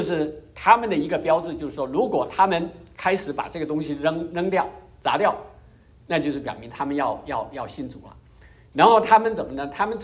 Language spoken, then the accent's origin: Chinese; China; 类似的跟我们中国人